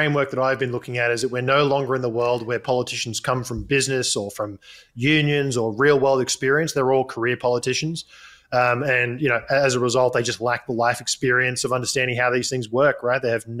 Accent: Australia; Because as an Australian, that's what concerns me, is the fact that we are dependent on other nations for our energy supplies.

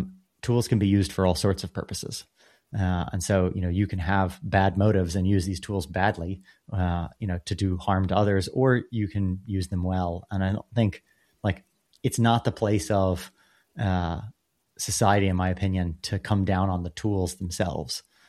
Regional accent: United States; I grew up in America

